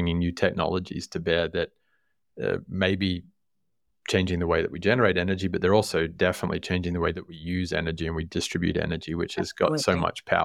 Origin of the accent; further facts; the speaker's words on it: Australia; now in United States; reminiscing about old school foods that we grew up with in Australia too